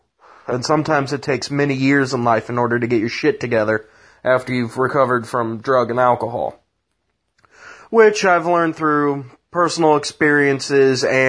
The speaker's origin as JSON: {"language": "English", "region": "Midwest", "country": "United States", "said": "I'm goddamn American from the Midwest, yo."}